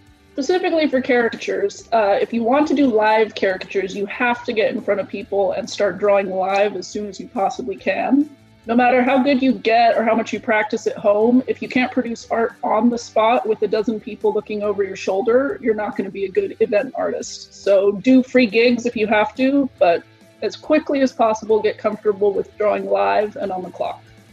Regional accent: San Diego, California, United States; I'm from San Diego, California.

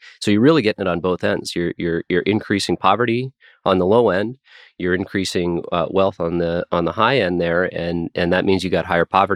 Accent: Nebraska, United States; get rid of the 1,800 hour requirement to get a barber's license in my home state of Nebraska

